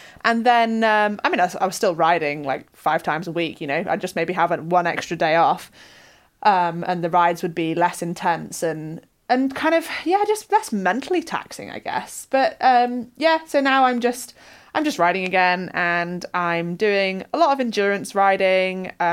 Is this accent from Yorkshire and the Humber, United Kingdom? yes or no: yes; Sheffield, Yorkshire and the Humber, United Kingdom; the Tour de Yorkshire came through my hometown Sheffield in 2014.